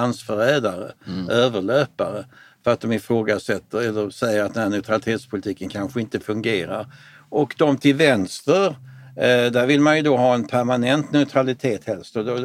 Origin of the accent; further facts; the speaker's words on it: Lund, Skåne, Sweden; jag är född 1955 och det var ju så att det satt ju utrymningsplaner inför ett atomkrig i varenda trappuppgång i Lund där jag växte upp.